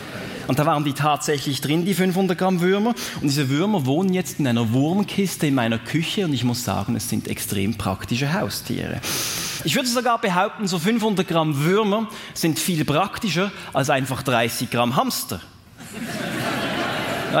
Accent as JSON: {"language": "German", "town": "Reigoldswil", "region": "Basel-Landschaft", "country": "Switzerland", "tie": "born or raised there", "said": "von Liestal nach Reigoldswil, das Dorf, wo ich aufgewachsen bin."}